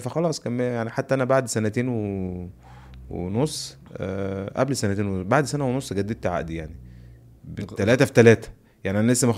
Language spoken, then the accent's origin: Arabic; Mansoura, Dakahlia, Egypt; يعني صعب جدا ان واحد من بلدية المحلة وارياف وهو اساسا، وانا كمان من المنصورة